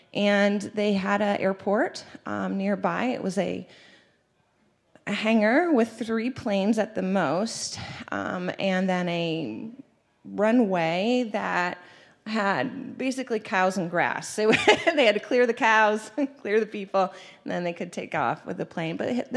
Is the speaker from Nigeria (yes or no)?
yes; Nigeria; I grew up in Nigeria, but I'm just going to give you a little backtrack. My grandparents were missionaries throughout Latin America